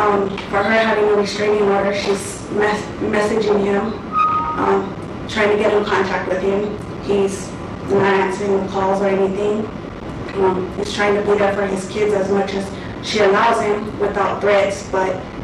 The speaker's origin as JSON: {"language": "English", "town": "Las Cruces", "region": "New Mexico", "country": "United States", "said": "So I sent him money to go down to New Mexico because I'm from Las Cruces, New Mexico."}